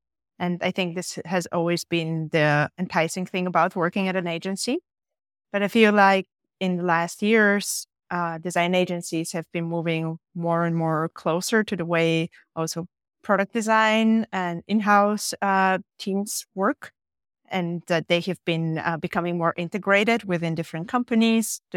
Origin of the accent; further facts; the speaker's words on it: Bulgaria; moved away as an adult; now in Berlin, Germany; I come from Bulgaria, and I've been living in Berlin for the last 10 years or so. I came to Berlin to study